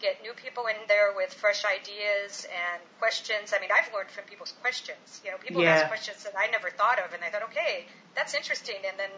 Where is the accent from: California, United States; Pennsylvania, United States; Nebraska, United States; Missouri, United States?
Nebraska, United States; moved away as an adult; I'm originally from Nebraska, and I moved out to Illinois to be with my husband